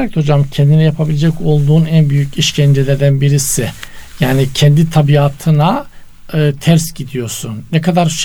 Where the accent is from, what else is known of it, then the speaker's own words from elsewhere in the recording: Black Sea Region, Turkey; Bizim Karadeniz'de hocam çok yaygın.